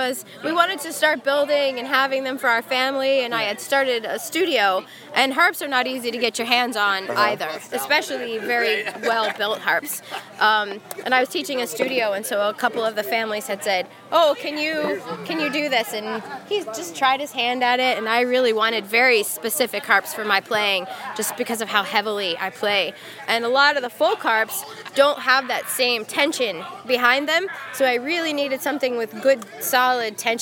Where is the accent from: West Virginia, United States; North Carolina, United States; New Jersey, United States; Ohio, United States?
Ohio, United States; Dublin; we're from Dublin, Ohio